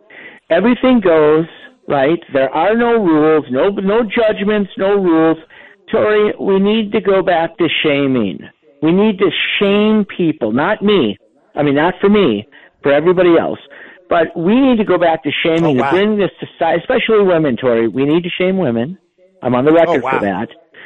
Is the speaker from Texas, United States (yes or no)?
no; River Hills, Wisconsin, United States; when I was growing up in River Hills, my parents struggled a little bit